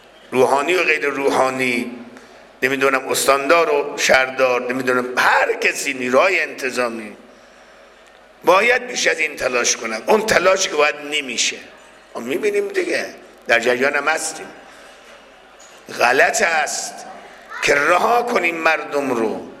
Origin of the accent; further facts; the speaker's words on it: Mashhad, Razavi Khorasan, Iran; وقتی میری تو مسافرت ها مردم شهرهای دیگر تا میفهمن ما اهل مشهدیم